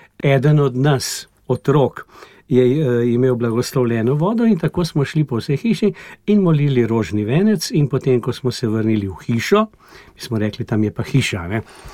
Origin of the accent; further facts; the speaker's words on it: Kranj, Upper Carniola, Slovenia; jaz sem iz Martinske župnije pri Kranju, stražišča.